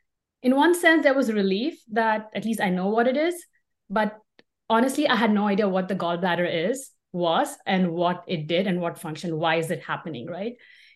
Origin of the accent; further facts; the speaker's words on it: India; moved away as an adult; now in United States; I'm an Indian immigrant and I came to the US now almost 20 years ago.